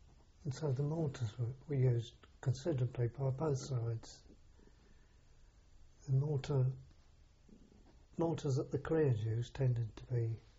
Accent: England, United Kingdom; being an Englishman among the Scots there

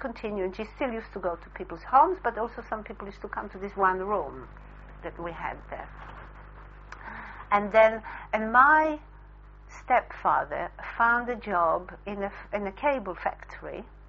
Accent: Jaffa, Tel Aviv District, Israel; English is a second language; But the life in Jaffa was, I mean, I learned to swim in an irrigation pool with some Arab boys. I mean, if my mother ever knew.

